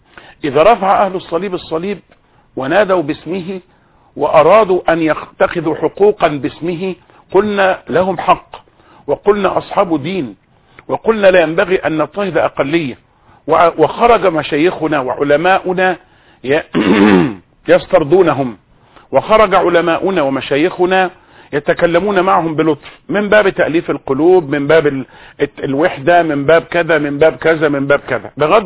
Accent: Egypt; ولا أقصد منا كمسلمين أو كنوع معين من الناس، أقصد كمصريين

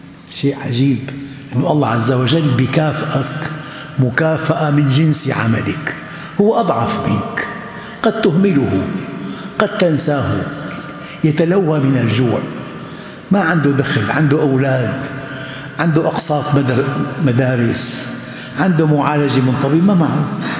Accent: Damascus, Syria; now in Jordan; أنا أذكركم بهذا، أنا من الشام

